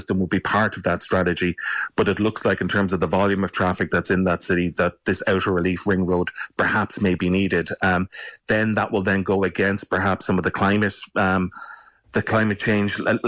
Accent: Waterford, Munster, Ireland; I think I'm from Waterford, and that road has been very good

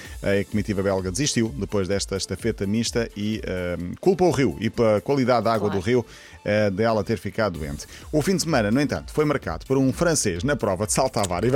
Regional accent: Almada, Setúbal, Portugal; born there; Nasci em Almada, no Verde, no

